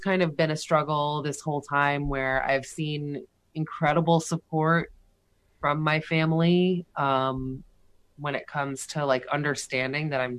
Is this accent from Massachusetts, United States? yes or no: yes; Massachusetts, United States; also born or lived in Chicago, United States; I'm not from Chicago. I moved there from Massachusetts.